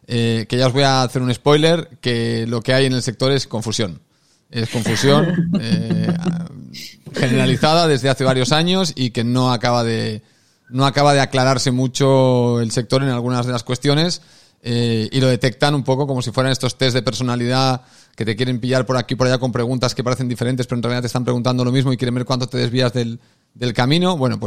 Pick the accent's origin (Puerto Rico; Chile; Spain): Spain; Aparte, siempre soy el único español en esta jugada, así que es gracioso. Pero bueno, Galicia me queda, vamos, en la otra punta.